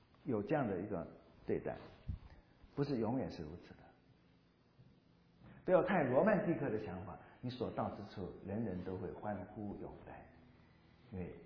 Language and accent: Chinese; China; 甚至我们中国人说丑话先说在前面